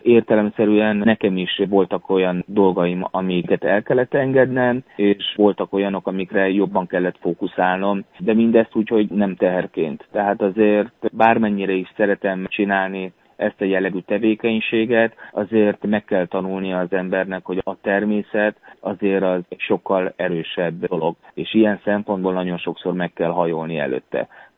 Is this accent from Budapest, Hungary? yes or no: no; Zalaegerszeg, Zala, Hungary; born there; az otthonom, a szülővárosom Zalaegerszegnek a díszpolgára lettem